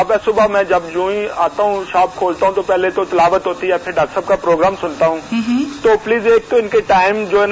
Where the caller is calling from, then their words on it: Punjab, Pakistan; میں جوڑا جوال پر, یہ ہمارا گاؤں ہے گجرات کے ساتھ ہی وہاں سے.